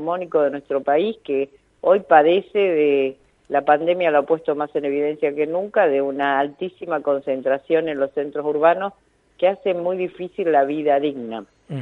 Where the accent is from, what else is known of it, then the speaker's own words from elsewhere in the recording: Almirante Brown, Buenos Aires Province, Argentina; en mi pueblo, Almirante Brown, que es una ciudad de 650.000 habitantes